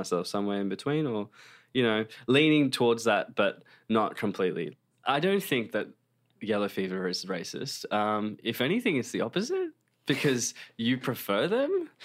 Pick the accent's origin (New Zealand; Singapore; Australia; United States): Australia; also born or lived in India; I identify as an Indian Australian. Like, I was born in India, but I grew up here.